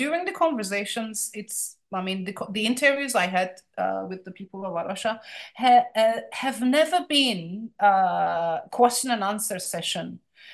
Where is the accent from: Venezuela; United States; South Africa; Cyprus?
Cyprus; Turkish-speaking Cypriot, trying to make sense of this experience of enforced displacement.